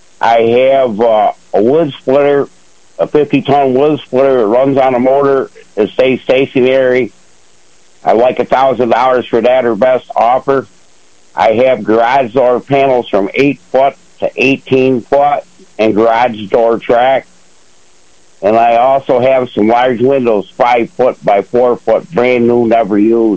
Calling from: Ashford, New York, United States; Calling from Ashford, New York.

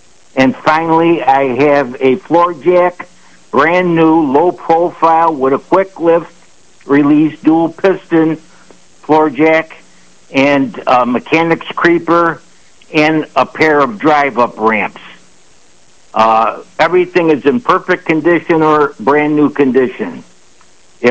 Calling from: Elma, New York, United States; Calling from Elma, New York.

